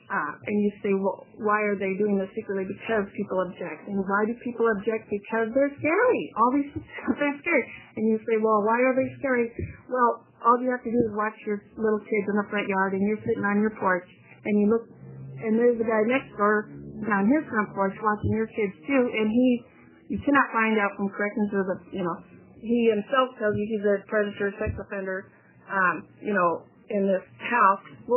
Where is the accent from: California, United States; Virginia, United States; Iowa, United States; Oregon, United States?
Oregon, United States; Portland; I'm from Portland. And I'm not with any organization. I'm just a common native Oregonian neighbor.